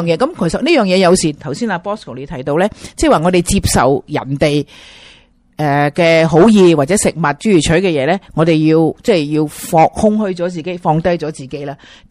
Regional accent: China; 即系因为我哋中国人咧觉得啊麻烦到人唔好啊

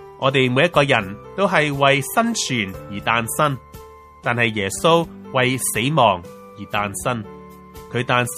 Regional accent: China; 都近我哋中国人嘅冬至啦

